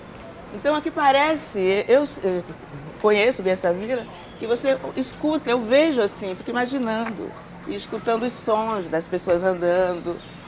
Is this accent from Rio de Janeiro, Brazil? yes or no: yes; Rio de Janeiro, Brazil; sou do Rio de Janeiro, moro também no Rio já há uns 40 anos e tenho uma relação muito íntima e afetiva com a cidade e com os lugares por onde eu ando.